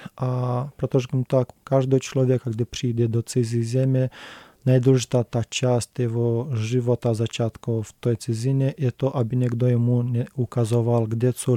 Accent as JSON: {"language": "Czech", "country": "Moldova", "lives_now": "Czech Republic", "said": "já můžu říct, že u nás v Moldavsku lidi vůbec nekoukají na to špatně"}